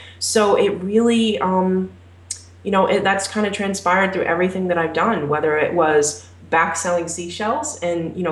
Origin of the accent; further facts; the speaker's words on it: Provincetown, Massachusetts, United States; I grew up in Provincetown, Cape Cod, Massachusetts, which is a small town. It's 1 mile wide and 3 miles long.